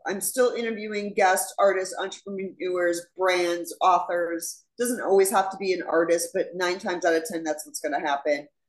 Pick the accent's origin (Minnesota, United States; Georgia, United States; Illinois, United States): Illinois, United States; Chicago; Of course, I'm from Chicago.